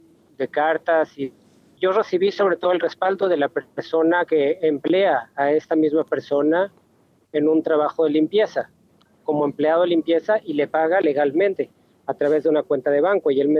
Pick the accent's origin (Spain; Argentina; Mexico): Mexico; yo soy mexicano de origen